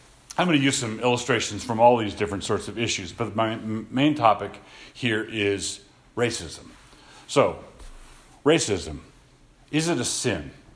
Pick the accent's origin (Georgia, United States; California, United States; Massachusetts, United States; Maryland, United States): Maryland, United States; Annapolis; I grew up in Annapolis, Maryland, which is south of the Mason-Dixon line. It was a southern city. It was a segregated city.